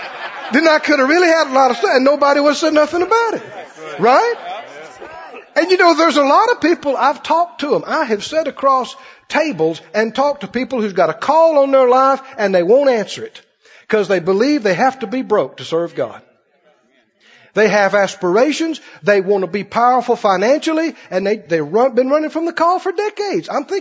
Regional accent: Mississippi, United States; You know, we grew up in Mississippi. We had plenty to eat, but we didn't have a lot of stuff.

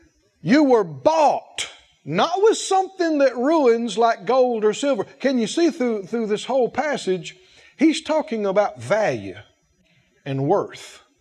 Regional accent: the South, United States; born there; I was born in the South and I was born to … I'm a country boy.

